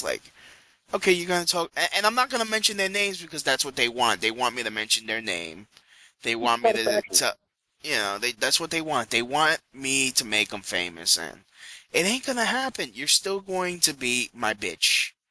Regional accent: Brooklyn, New York, United States; And I'm not from Jersey. I'm from Brooklyn, for fuck's sake.

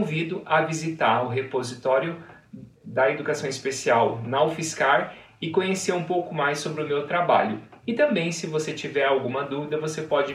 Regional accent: Paraná, Brazil; como eu, sou do Paraná

